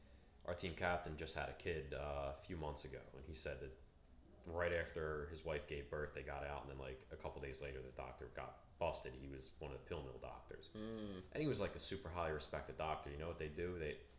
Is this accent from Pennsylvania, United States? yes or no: yes; Philadelphia, Pennsylvania, United States; Like, I'm working in South Philly. I grew up in South Philly.